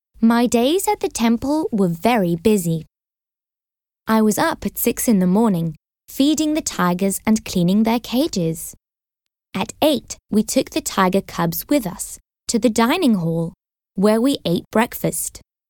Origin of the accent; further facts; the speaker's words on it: Manchester, North West England, United Kingdom; born there; now in Glasgow, United Kingdom; I am 20 years old. I was born in Manchester. I am studying to be a vet in Glasgow.